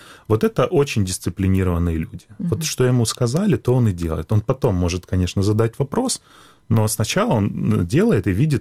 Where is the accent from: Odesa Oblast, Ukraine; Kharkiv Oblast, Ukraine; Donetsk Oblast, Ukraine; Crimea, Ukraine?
Crimea, Ukraine; Sevastopol; я просто думаю на русском языке. Угу. Поэтому, так как я крымчанин и севастополец, то я, в принципе, даже в школе у нас не было такого предмета, как украинский язык. Да, я абсолютно хорошо его понимаю